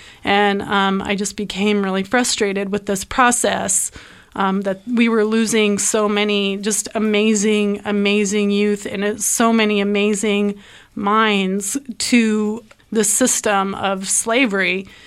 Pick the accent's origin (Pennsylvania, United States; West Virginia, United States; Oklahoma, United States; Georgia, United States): Oklahoma, United States; also born or lived in Taos Pueblo, United States / Colorado, United States; I'm Choctaw from Oklahoma. I was born on Taos Pueblo Reservation. I am also of Scottish descent and grew up around poverty.